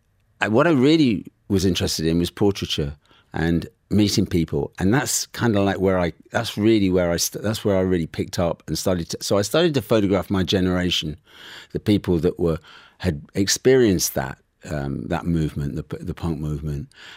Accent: Leicester, East Midlands, United Kingdom; born there; And I was born in the Midlands, in Leicester, in a working class family.

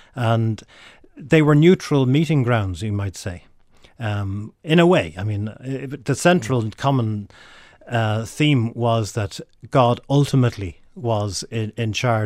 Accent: Dublin, Leinster, Ireland; Well, I was brought up in Temple Oak, South Dublin, as Church of Ireland baptised, and went to a local Church of Ireland school. So I suppose culturally I grew up in a Church of Ireland environment

